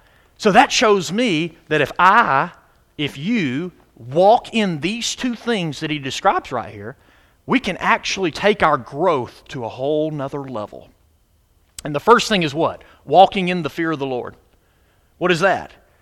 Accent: Athens, Georgia, United States; I was born and raised in Athens, Georgia. And in Athens, you got the University of Georgia.

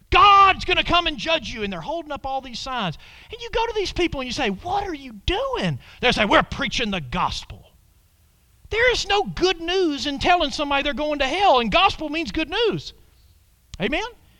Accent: Athens, Georgia, United States; I remember being born and raised in Athens, Georgia.

